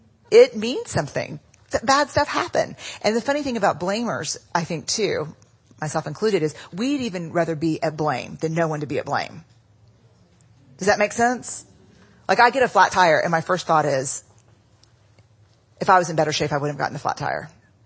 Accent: Texas, United States; I mean, we're from Texas. So yeah, we're strict.

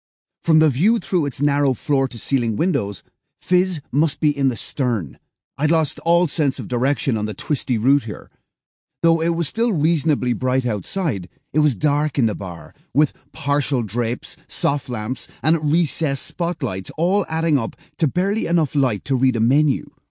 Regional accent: Cork, Munster, Ireland; Cork, down in the very south.

